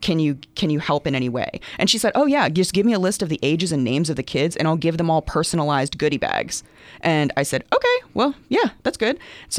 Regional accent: Arlington, Virginia, United States; I grew up in Arlington, in South Arlington.

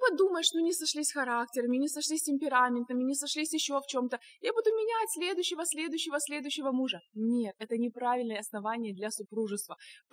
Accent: Ukraine; now in United States; мы живем в Америке. Ну вот, собственно говоря, такая моя небольшая визиточка, а сами мы вообще родом из Украины.

